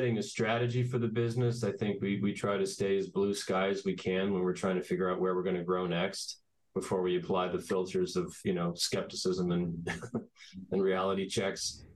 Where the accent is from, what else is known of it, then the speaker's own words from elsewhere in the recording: Bethlehem, Pennsylvania, United States; born there; I was born in Bethlehem, Pennsylvania. I have one older brother.